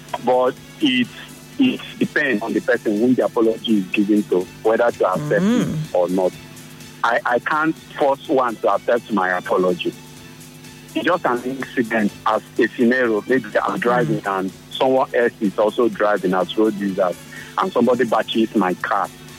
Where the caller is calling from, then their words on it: Nigeria; I am brown. I'm calling from Nigeria.